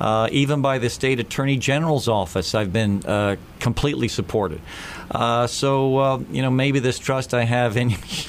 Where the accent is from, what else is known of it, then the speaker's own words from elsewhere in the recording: Mumbai, Maharashtra, India; born there; Well, I was born in Bombay, India, an oil industry family.